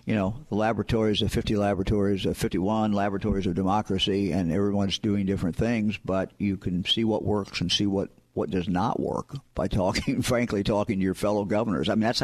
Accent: Ohio, United States; I come from Ohio, obviously grew up in Ohio, started, as you indicated, at the county level.

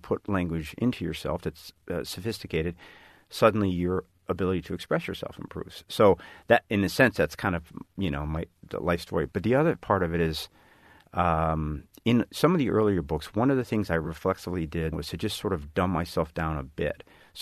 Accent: Chicago, Illinois, United States; I was an engineering student and I grew up in Chicago. I didn't know any other writers.

